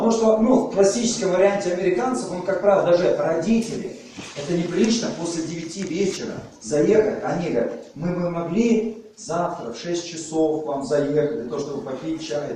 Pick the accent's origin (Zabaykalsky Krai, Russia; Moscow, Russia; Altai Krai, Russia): Zabaykalsky Krai, Russia; я вырос в Забайкалье